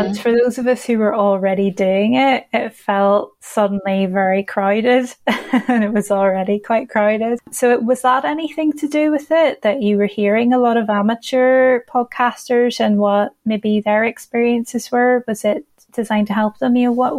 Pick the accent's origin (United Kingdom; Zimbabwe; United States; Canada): United Kingdom; it's quite awkward for me as a British-Irish person to say mom, you know, I would say mums.